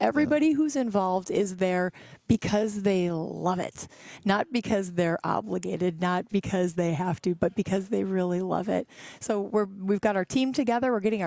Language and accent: English; Kaukauna, Wisconsin, United States; Oh, my hometown.